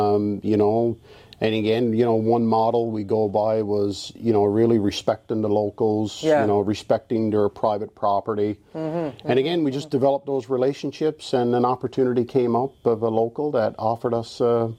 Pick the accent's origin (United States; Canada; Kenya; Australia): Canada; Newfoundland and Labrador; now in Fort McMurray, Canada; we're all from Newfoundland originally.